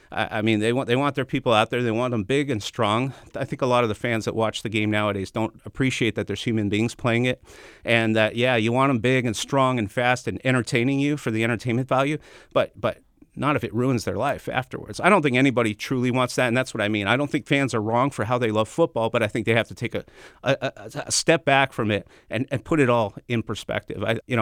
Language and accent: English; Canada; I grew up in Canada and I played football there up until collegiate level.